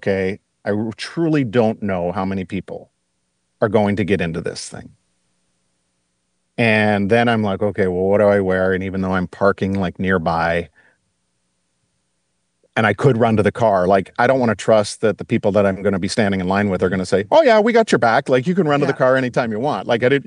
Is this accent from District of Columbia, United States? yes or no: no; Buffalo, New York, United States; But they were fascinated to know I was from Buffalo, which was pretty great.